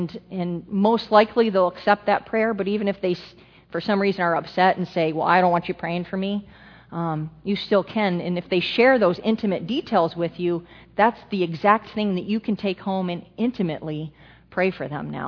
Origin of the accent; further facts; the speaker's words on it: United States; born there; I mean, I was born in America, so I knew there was God the Father and God the Son.